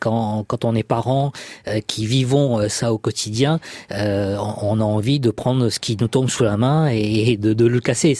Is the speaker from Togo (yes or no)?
no; Réunion, France; Je suis de La Réunion, donc c'est effectivement loin.